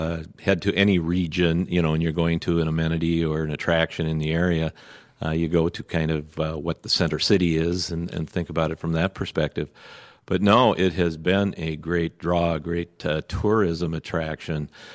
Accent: Minneapolis, Minnesota, United States; now in Bloomington, United States; Well, I'm a Minneapolis kid. No, I grew up in Minneapolis.

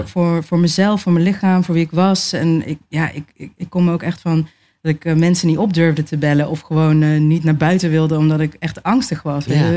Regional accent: North Brabant, Netherlands; Ik ben in Brabant opgegroeid en het was voornamelijk blanke mensen om me heen.

